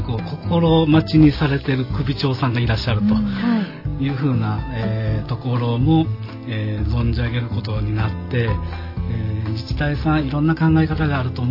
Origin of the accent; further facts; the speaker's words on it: Osaka, Japan; 出身は大阪です